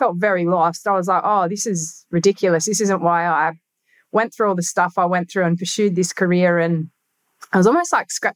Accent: Australia; I'm from Australia.

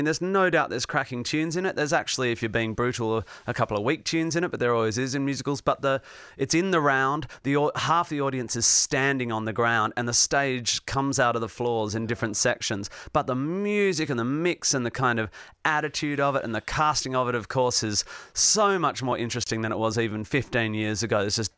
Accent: Perth, Western Australia, Australia; also born or lived in Northampton; Perth, West Australia. So I don't have a lot of memories of like going to the pub or anything, but yeah, I was born in Northampton.

